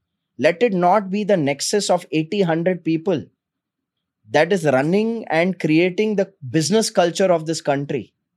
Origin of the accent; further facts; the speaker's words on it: Bangalore, Karnataka, India; I come from Bangalore.